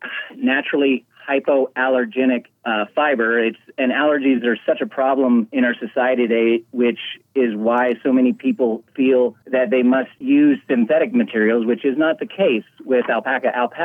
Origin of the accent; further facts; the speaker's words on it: Craig, Colorado, United States; I was born and raised in Craig, Colorado, and so I've lived here in Moffitt County all my life, and that's where I grew up.